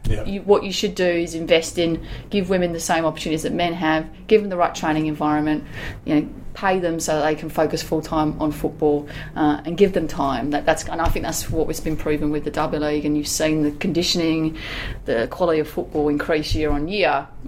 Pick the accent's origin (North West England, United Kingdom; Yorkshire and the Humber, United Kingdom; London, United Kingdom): London, United Kingdom; I come from the UK, I come from London, but my mum is from Manchester